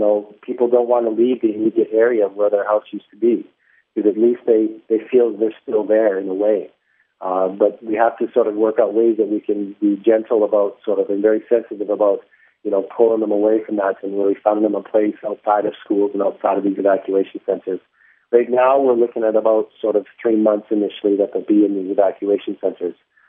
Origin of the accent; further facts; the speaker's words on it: Canada; now in Philippines; I'm from Canada, so I know what the Christmas spirit means.